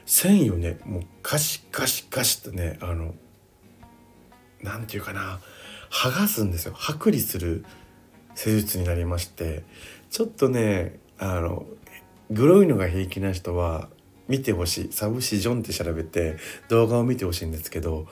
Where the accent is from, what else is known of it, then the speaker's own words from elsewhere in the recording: Okinawa, Japan; 私も沖縄なんですって言って